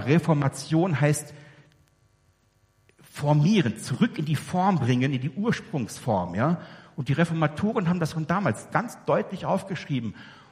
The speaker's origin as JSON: {"language": "German", "town": "Hamelin", "region": "Lower Saxony", "country": "Germany", "tie": "born or raised there", "said": "Ich bin ja in Hameln aufgewachsen, der berühmten Rattenfängerstadt."}